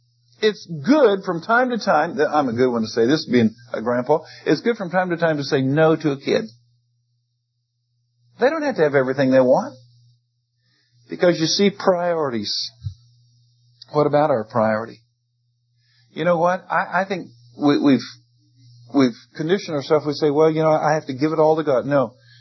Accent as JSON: {"language": "English", "country": "United States", "said": "my stomach's pretty weak because I'm an American"}